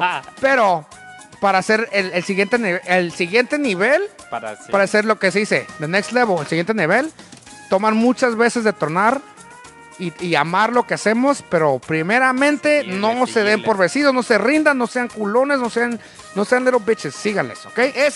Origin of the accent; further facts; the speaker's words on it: Mexico; Yo soy el mexicano medicinal.